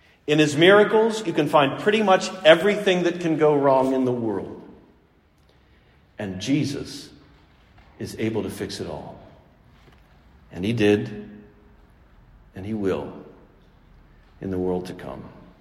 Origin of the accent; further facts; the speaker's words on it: Pittsburgh, Pennsylvania, United States; I had a brother quote that line to me not too long ago when he found out I was from Pittsburgh, because he was from Cleveland.